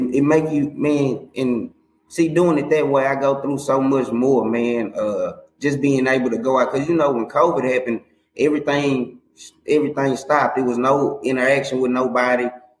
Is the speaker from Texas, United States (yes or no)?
yes; Tyler, Texas, United States; now in Dallas, United States; Born and raised in Tyler, moved to Dallas about 8 years back.